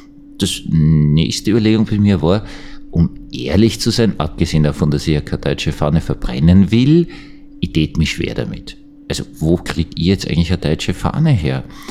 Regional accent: Vienna, Austria; Als Wiener kann ich das sagen

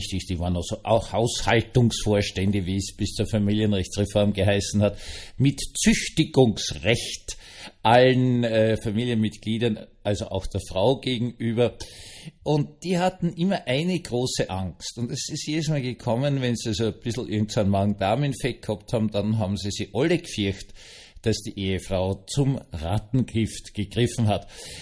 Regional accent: Vienna, Austria; in meiner Jugend in Wien

